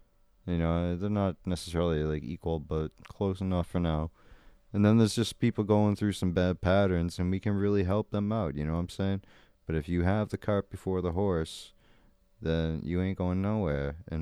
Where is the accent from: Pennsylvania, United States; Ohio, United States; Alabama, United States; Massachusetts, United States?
Massachusetts, United States; Well, I am from Massachusetts, born in a very significant town. Not Boston born, but close enough